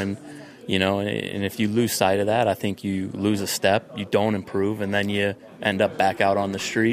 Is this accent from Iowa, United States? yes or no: yes; Iowa City, Iowa, United States; I'm from Iowa City, Iowa. Played football at Iowa